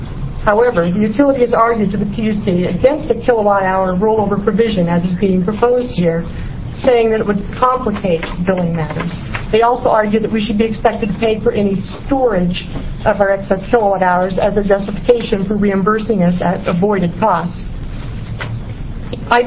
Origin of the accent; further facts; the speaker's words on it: Medford, Oregon, United States; I'm from Medford, Oregon.